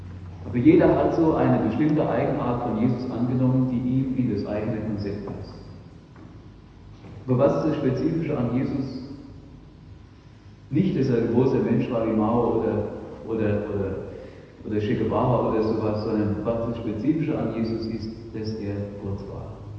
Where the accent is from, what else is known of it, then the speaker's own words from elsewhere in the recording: Rhineland-Palatinate, Germany; ich komme aus der Pfalz drüben